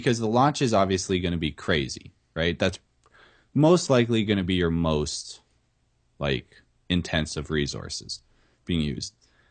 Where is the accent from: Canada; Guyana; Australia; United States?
Canada; We're all Canadian. Oh yeah, dude, we can all say Z.